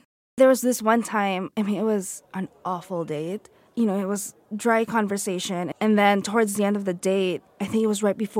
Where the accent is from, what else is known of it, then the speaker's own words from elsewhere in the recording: Philippines; I grew up in the Philippines